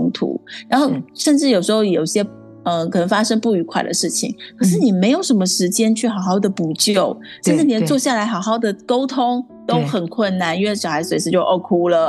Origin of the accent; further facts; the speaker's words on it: Hong Kong; 因为我小时候是在那个香港长大，所以我从小就觉得世界上就是有女王啊